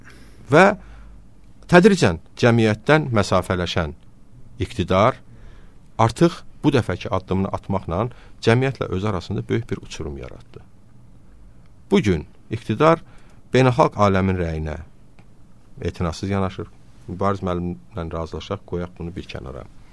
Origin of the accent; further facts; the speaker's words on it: Shamkir, Shamkir District, Azerbaijan; Yəni, mən Şəmkirliyəm, sizdən yaxşı bilirəm bunu.